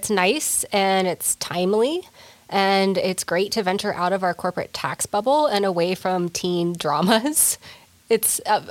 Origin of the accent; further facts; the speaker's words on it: Texas, United States; Could not resist, even though I am a Texan.